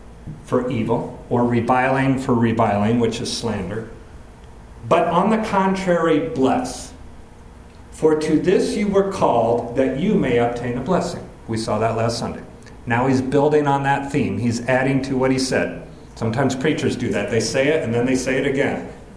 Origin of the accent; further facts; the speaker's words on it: Prophetstown, Illinois, United States; he had gotten us a job with an elderly couple in the town I grew up in Prophetstown.